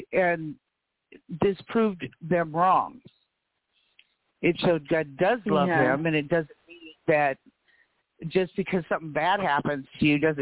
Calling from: New York, United States; Hi, Debbie. … from New York.

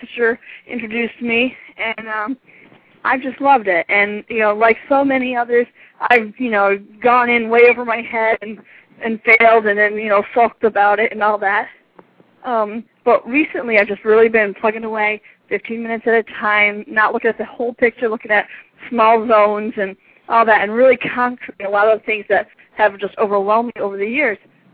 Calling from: Schenectady, New York, United States; Hi, I'm calling from Schenectady, New York.

